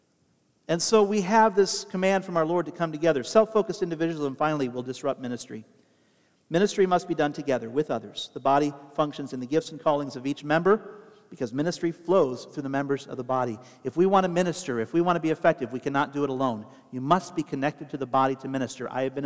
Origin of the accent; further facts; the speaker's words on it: Ohio, United States; I'm from Ohio, you know?